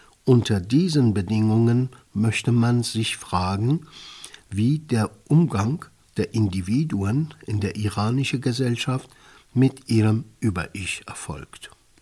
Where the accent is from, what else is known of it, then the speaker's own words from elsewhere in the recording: Iran; dass ich als Iraner keinen anderen Iraner kannte